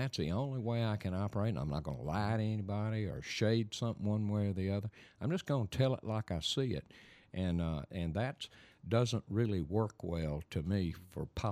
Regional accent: Tallulah, Louisiana, United States; And I'm from Tallulah, for God's sake.

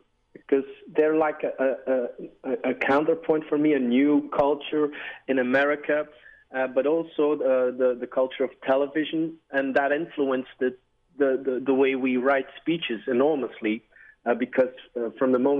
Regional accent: Belgium; I think I'm from Belgium.

